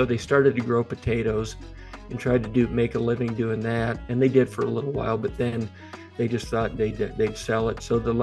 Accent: Aspen, Colorado, United States; born there; Like you said, I was born in Aspen, so I don't really remember how I got here

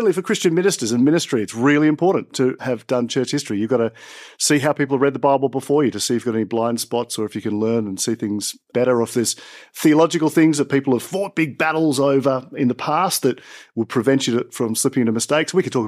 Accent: Sydney, New South Wales, Australia; I grew up in Sydney, wonderful Christian parents, raised me in the faith, taught me about grace and Jesus.

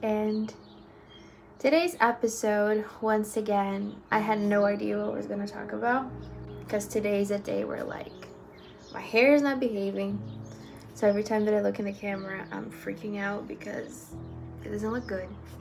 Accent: Brazil; now in United States; I came from Brazil, I got here to the US by the grace of God, and now I'm living here for the past 3 years

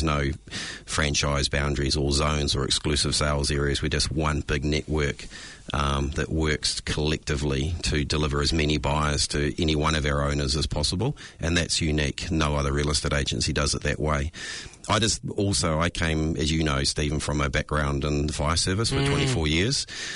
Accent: Te Atatu, Auckland, New Zealand; I grew up in Te Aratu, so spent my first 22 years. I think Mum and Dad were glad to get rid of me when I finally went flatting. So it's very much somewhere I resonate with, as I do the whole sort of West Auckland. That quarter of Auckland is my home patch.

